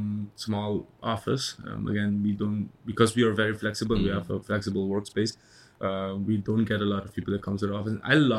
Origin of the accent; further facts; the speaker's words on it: Curaçao; So I can say pretty much Yuli Curaçao, we call it. Born and raised in Curaçao.